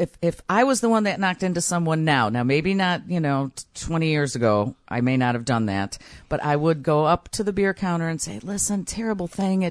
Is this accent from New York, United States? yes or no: no; Chicago, Illinois, United States; listen, we're from Chicago.